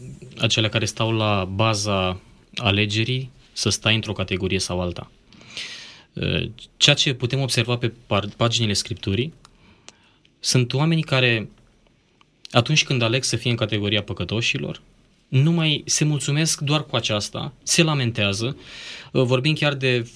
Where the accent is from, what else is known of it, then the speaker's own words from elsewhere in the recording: Romania; Noi ca români avem aceasta în sânge cumva